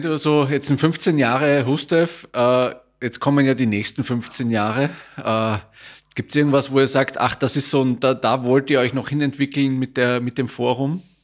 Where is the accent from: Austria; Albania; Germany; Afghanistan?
Austria; Vienna; Wien, aus meiner Heimatstadt, ist es ja noch mehr ums Eck.